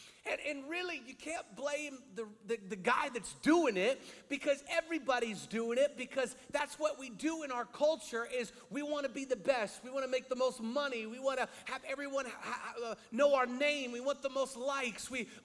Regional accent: Seattle, Washington, United States; I'm a big football fan, and the Seahawks are my team. I'm from Seattle.

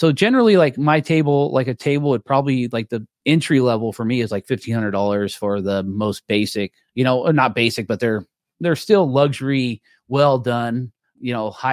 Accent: Federal Way, Washington, United States; born there; So it was my 40th birthday. I was born in Federal Way.

